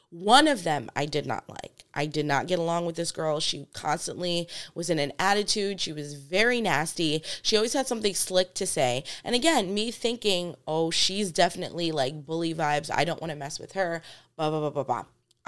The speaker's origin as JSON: {"language": "English", "region": "New York", "country": "United States", "lives_now": "California, United States", "said": "So this is California. I'm from New York. These are two completely different mindsets."}